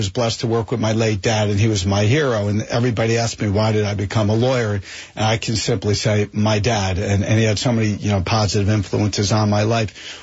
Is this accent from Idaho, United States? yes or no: no; Springfield, New Jersey, United States; Yeah, I'm born and raised in New Jersey. I actually grew up in Springfield, so I know Westfield quite well.